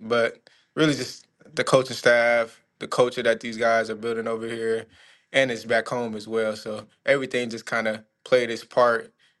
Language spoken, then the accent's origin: English; Rock Island, Illinois, United States; I'm from Rock Island, so I've always been around.